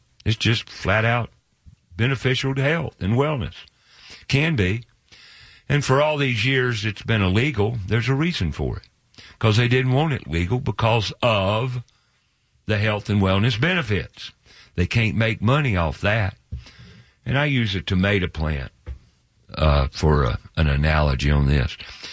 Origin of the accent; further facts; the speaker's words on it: Charlotte, North Carolina, United States; I used to be a big race fan growing up in Charlotte, of course, you know, with all the racing that went on here.